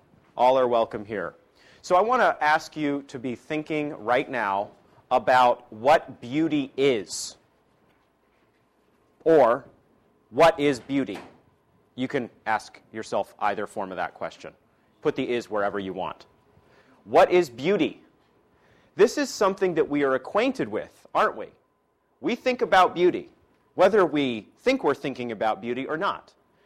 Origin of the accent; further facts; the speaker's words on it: Maine, United States; I am from Maine originally. How many people know someone from Maine? Four people. Not including me. So not many, but I am from this place way up north, very cold, called Maine.